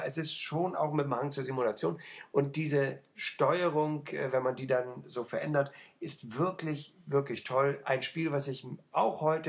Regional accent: Hamburg, Germany; Das hat mich natürlich als Hamburger gestört

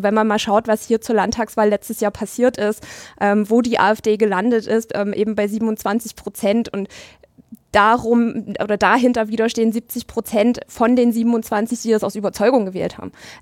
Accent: Dresden, Saxony, Germany; Und dann antworte ich mit aus Dresden

